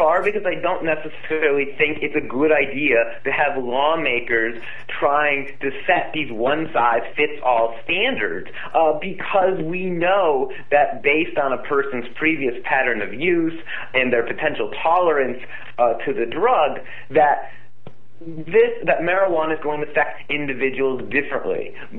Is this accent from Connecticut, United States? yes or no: yes; Connecticut, United States; And for those that may not know, I grew up in Connecticut. I'm a graduate of high school in Connecticut